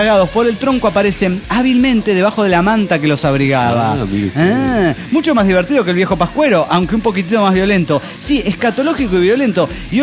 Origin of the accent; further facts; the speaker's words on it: Chiapas, Mexico; accent: Chiapa de Corzo; Y yo, por ejemplo, soy de Chiapas y particularmente con acento chiapacorseño.